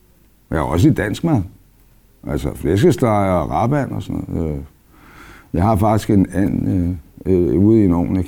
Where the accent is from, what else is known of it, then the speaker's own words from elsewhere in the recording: Copenhagen, Capital Region of Denmark, Denmark; born there; og jeg er 56, og jeg er født her på Vesterbro